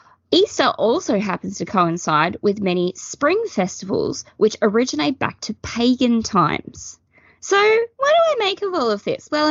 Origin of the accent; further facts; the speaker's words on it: Australia; This is the one I grew up with because in Australia we predominantly have Christian-based holidays